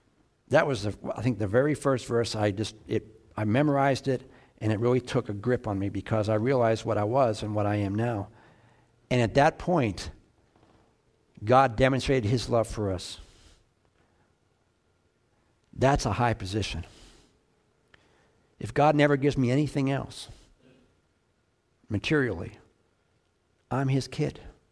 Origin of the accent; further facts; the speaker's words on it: Pittsburgh, Pennsylvania, United States; we're from Pittsburgh, as you know, and Andrew Carnegie was from Pittsburgh